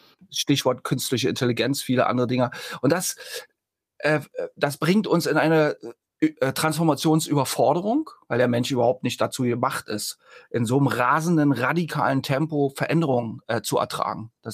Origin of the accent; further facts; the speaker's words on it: East Germany, Germany; wir sind Ostdeutsche.